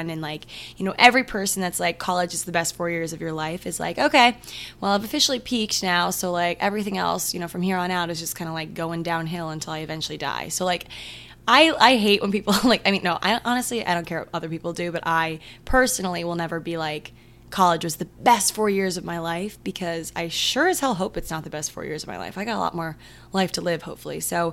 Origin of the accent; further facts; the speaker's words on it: Maryland, United States; I don't know why I just said Minnesota. I'm from Maryland.